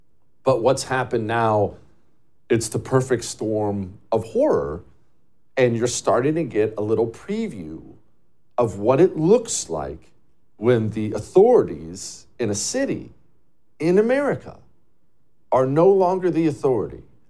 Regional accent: United States; And as an American, as Americans, we are so spoiled to just look at that stuff on television, right?

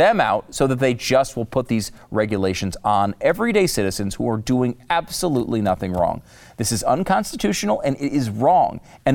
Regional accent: Connecticut, United States; I grew up in Connecticut. Nobody I knew really was a big gun guy.

